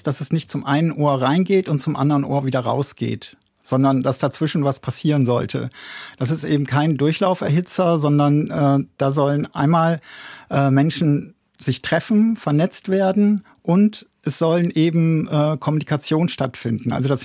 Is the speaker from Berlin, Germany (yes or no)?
no; North Rhine-Westphalia, Germany; moved away as an adult; ich komme eigentlich aus Münsterland, bin dann hier ins Rhein-Main-Gebiet beruflich gezogen